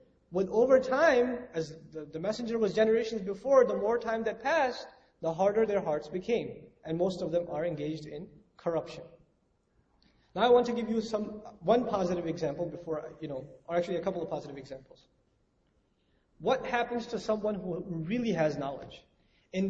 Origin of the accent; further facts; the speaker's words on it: Pakistan; I'm Pakistani, I can talk to the Pakistanis much easier, right? So I go talk to him in Urdu